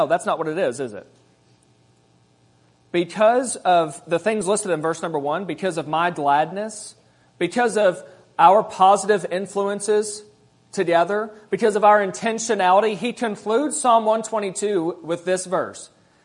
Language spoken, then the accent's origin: English; Kentucky, United States; I'm from Kentucky, so deal with it.